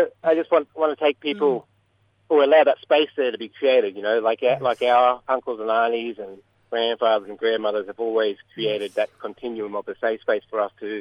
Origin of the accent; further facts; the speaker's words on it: Springsure, Queensland, Australia; growing up in Springshore, Emerald, Central Queensland way, Bidjara Mob.